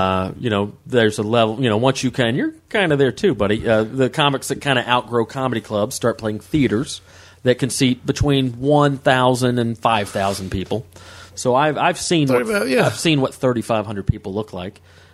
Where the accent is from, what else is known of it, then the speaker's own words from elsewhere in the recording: the South, United States; A great little appetizer, little snack, a little hors d'oeuvre that just I grew up with in the South